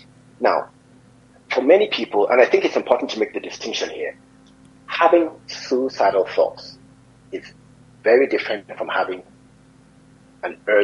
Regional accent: Nigeria; So I can speak to the cultural nuance of being a Nigerian, and I can speak to the science of what needs to be done.

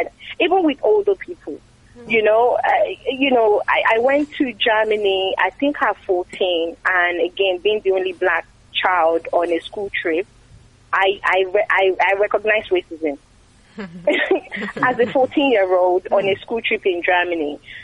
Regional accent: Abeokuta, Ogun, Nigeria; I'm from Abeokuta, Ogun State. I was born in Nigeria.

